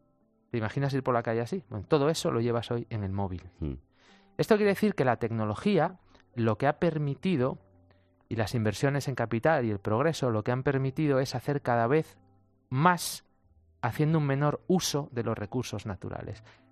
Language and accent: Spanish; Asturias, Spain; En Navidad estábamos en mangas de camisa, sí, en Asturias, sí, en uh-huh, mi tierra.